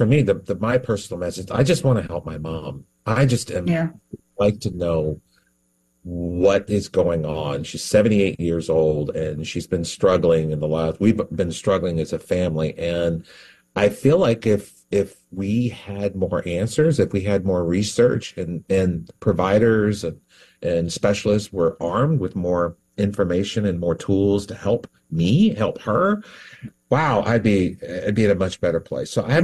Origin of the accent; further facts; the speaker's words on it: Georgia, United States; I grew up in South Georgia